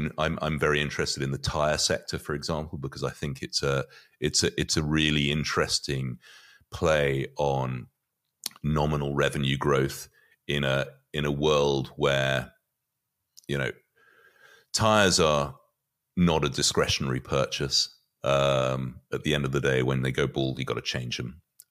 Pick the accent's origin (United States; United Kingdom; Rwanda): United Kingdom; I'm British originally